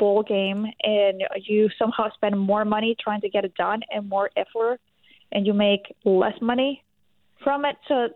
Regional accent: Venezuela; My family's from Colombia. I just happened to be born in Venezuela, born and raised in Venezuela.

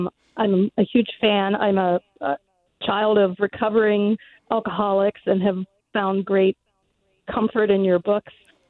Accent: Pittsburgh, Pennsylvania, United States; I'm from Pittsburgh and my family's in Pittsburgh.

